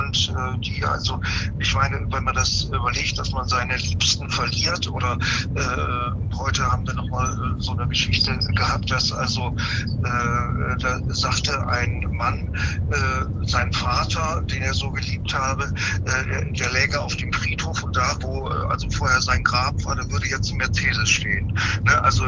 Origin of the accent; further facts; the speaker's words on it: North Rhine-Westphalia, Germany; Ursprünglich komme ich aus NRW, aber ich bin aus Bad Marienberg dorthin gekommen.